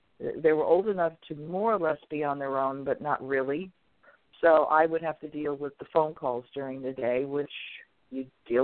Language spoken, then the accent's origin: English; East Coast, United States; You know, I come from the East Coast. We work hard there.